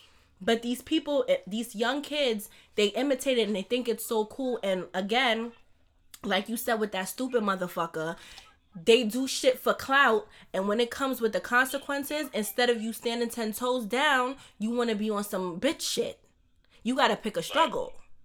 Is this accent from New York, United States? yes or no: yes; Brooklyn, New York, United States; I don't know about in the Bronx because I'm from Brooklyn.